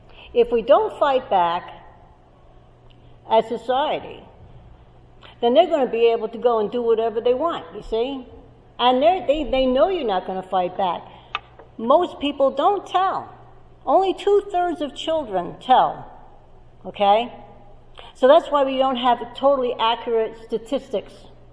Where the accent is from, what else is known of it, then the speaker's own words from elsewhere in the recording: Phillipsburg, New Jersey, United States; Like on my street where I live, I'm from Phillipsburg, I know that there's two on my street, okay?